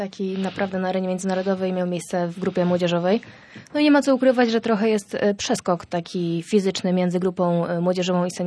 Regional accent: Lubichowo, Pomeranian Voivodeship, Poland; Ja ogólnie pochodzę z Lubichowa, to jest taka bardzo mała miejscowość na Kociewiu.

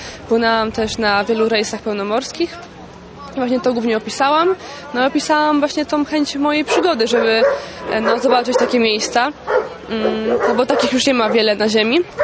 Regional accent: Warmian-Masurian Voivodeship, Poland; Jestem z Mazur

